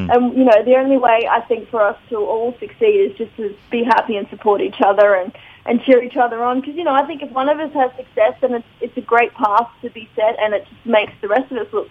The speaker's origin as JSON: {"language": "English", "town": "Mount Russell", "region": "New South Wales", "country": "Australia", "tie": "born or raised there", "said": "living in Sydney now, so it's good to have that network of, you know, homegrown friends in the big city, because it's such a change from where I grew up in Mount Russell in Inverell."}